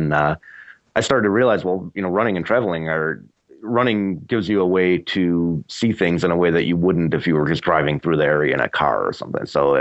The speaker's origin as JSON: {"language": "English", "town": "Chicago", "region": "Illinois", "country": "United States", "said": "I have a bunch of friends who live in Nashville and I'm from Chicago."}